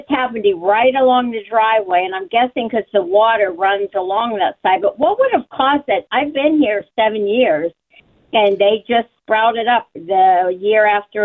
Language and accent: English; Ingram, Pennsylvania, United States; also born or lived in Crafton; I grew up in Ingram, Crafton, Ingram area. Mm-hmm. And way back in the day, our street, it was a very old street in the neighborhood.